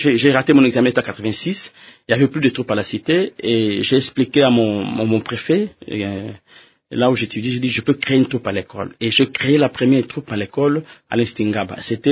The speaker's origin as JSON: {"language": "French", "region": "Kinshasa", "country": "DR Congo", "tie": "born or raised there", "said": "Je suis né à Yolo, sur l'avenue Fimi, numéro 14 et bis. Je suis né et grandi là-bas."}